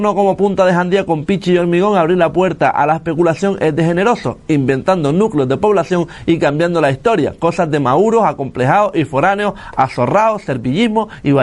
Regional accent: Greece; Con vino griego de mi tierra natal.

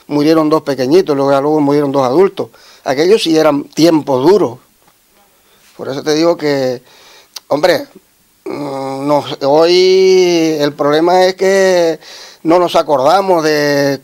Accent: La Orotava, Canary Islands, Spain; Sí, yo soy de La Rotava, de Tenerife, sí.

